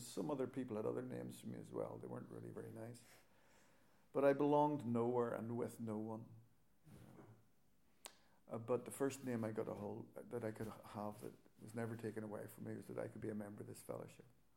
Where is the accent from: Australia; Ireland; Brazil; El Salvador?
Ireland; now in Reading, United Kingdom; You might be able to tell that I'm not from Reading originally, and I come from Ireland